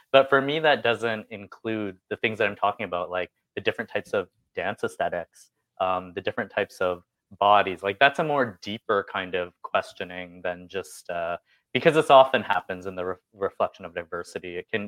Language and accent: English; Windsor, Ontario, Canada; I was born in Windsor, Ontario. So in the 90s, when I was a teenager, I was really involved in the Detroit techno and rave culture scene there.